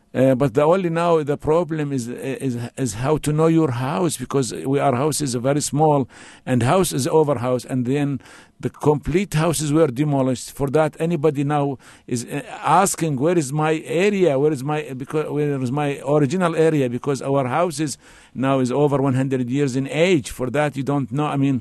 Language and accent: English; Fallujah, Al Anbar, Iraq; English is a second language; I'm from Fallujah. Yes, I'm from a city of Fallujah, which were almost completely destroyed by the war.